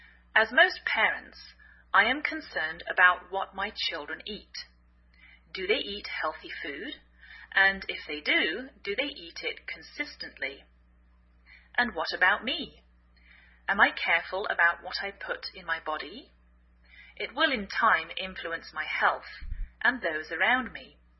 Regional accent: England, United Kingdom; now in United States

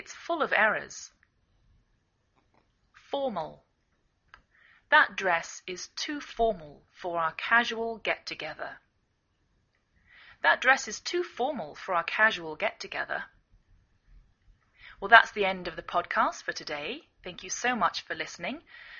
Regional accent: England, United Kingdom; now in United States

